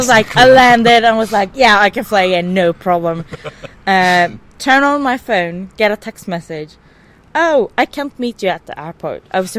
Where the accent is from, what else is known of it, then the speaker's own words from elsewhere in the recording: Sweden; And since I come from Sweden, I would probably bring someone from Sweden and talk Swedish with that person